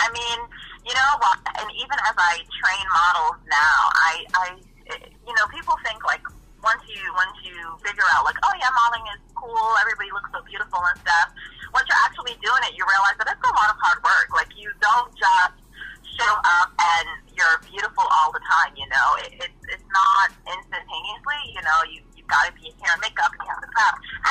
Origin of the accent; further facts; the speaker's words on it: Trinidad & Tobago; I am from Trinidad, and as a young girl growing up, I never even considered modeling as a career option.